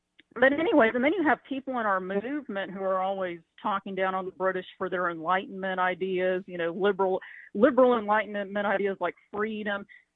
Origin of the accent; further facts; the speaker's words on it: Southern United States, United States; being a Southerner, I'm Scott-Irish, Scottish, English, you know, what the typical Southerner is.